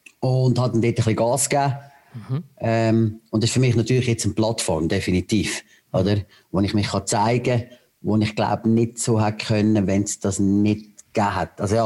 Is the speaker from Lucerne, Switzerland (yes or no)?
yes; Lucerne, Switzerland; Also eigentlich bin ich ja Luzerner.